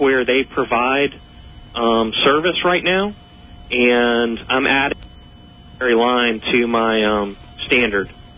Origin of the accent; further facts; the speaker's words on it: Atlanta, Georgia, United States; I was going to say that I'm actually from Atlanta, and we did this 10-digit dialing thing quite a few years ago. And currently, anywhere in Atlanta, there's three area codes